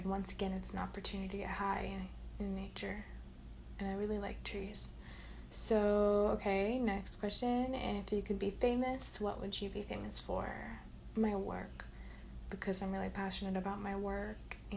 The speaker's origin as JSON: {"language": "English", "country": "India", "said": "I make tea every morning for my family because I'm Indian, so, you know, we gotta drink our chai every day"}